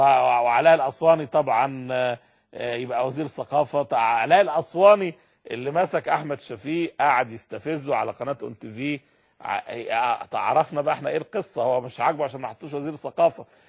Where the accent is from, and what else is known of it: Egypt